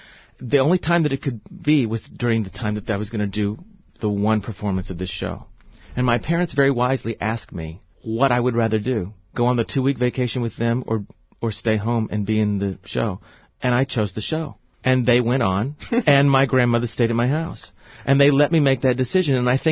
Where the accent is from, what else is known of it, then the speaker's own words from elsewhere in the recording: Sand Springs, Oklahoma, United States; My parents grew up in Cushing. I grew up in Sand Springs, which had a small population and was, you know, a rural Oklahoman blue-collar community.